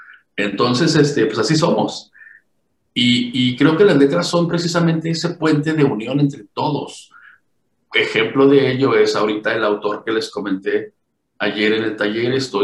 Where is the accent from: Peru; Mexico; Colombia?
Mexico; Yo creo que muchos autores mexicanos, sobre todo los de mi generación, pensamos de la misma manera.